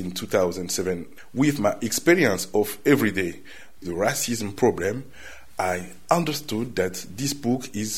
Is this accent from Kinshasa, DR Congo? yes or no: yes; Kinshasa, DR Congo; now in Belgium; When I was young in Kinshasa, I read Tintin in Congo.